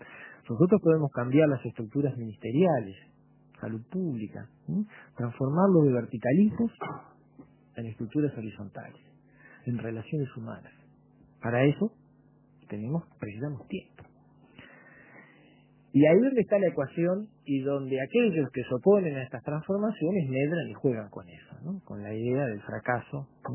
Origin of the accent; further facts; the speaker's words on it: Uruguay; con la forma de sentir y de pensar de nosotros como uruguayos.